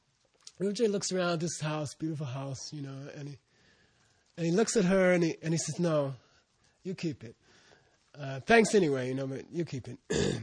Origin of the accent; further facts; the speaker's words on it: Arizona, United States; also born or lived in San Diego, United States; I came from Arizona. I'd lived in San Diego.